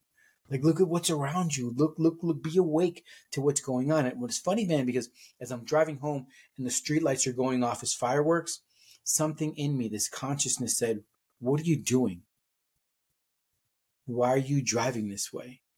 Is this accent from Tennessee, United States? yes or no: no; Miami, Florida, United States; I grew up in Miami in the 80s.